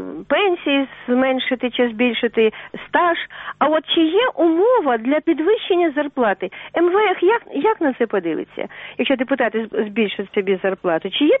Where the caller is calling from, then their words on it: Kyiv, Ukraine; Я з Києва